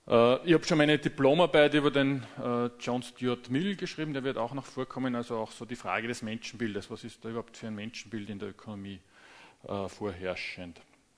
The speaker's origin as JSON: {"language": "German", "town": "Linz", "region": "Upper Austria", "country": "Austria", "accent": "Austrian dialect", "said": "ich komme aus Linz in Österreich. Ich hoffe, dass es mit meinem Dialekt geht."}